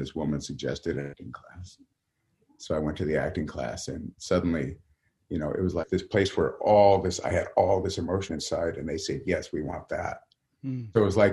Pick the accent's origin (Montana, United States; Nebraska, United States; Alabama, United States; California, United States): Montana, United States; But growing up in Montana at that time, you weren't exposed to the world the way you are exposed to the world now.